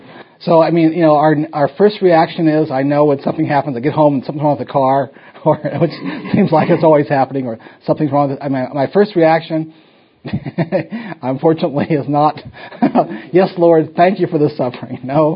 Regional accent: Miami, Florida, United States; I grew up in Miami, Florida. So I'm sort of in the South and sort of not.

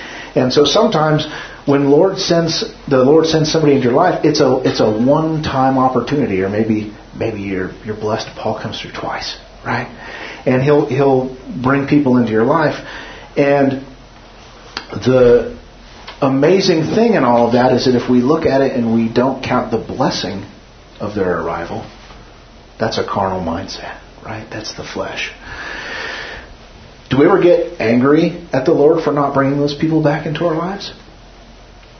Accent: Carson City, Nevada, United States; I know him from growing up in Carson City.

